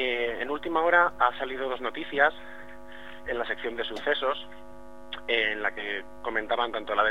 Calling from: Balearic Islands, Spain; Soy un oyente de las Islas Baleares

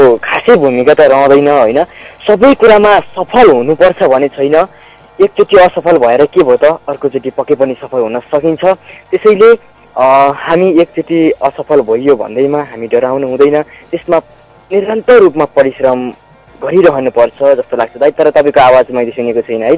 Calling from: Koshi Province, Nepal; म यता सङ्खुवा सभाको बानिसहरूदेखि

